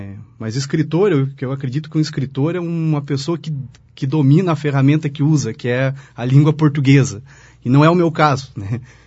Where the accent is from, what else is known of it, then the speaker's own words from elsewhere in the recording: União da Vitória, Paraná, Brazil; Eu nasci aqui, então sou filho da terra aqui, nasci em União da Vitória, aqui no regional, em julho de 82.